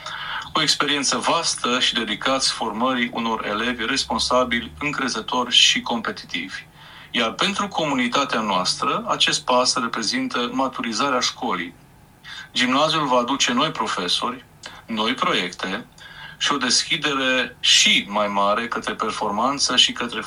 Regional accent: Brăișorul, Romania; la tradițiile din satul meu natal, Brăișorul. Acolo, în biserica satului, alături de părinți, bunici și preot, am învățat primele rugăciuni și am simțit pentru prima dată frumusețea credinței.

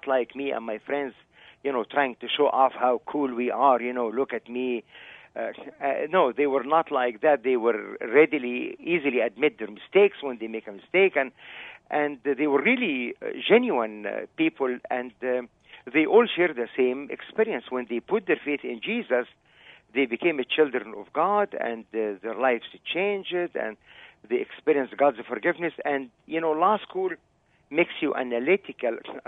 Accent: Egypt; I was born and raised in Egypt with Muslims, my neighbors

